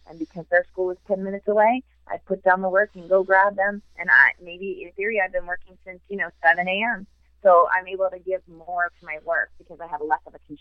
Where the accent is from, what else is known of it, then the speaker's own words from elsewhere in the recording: Maine, United States; You know, my home state is one of them, Maine.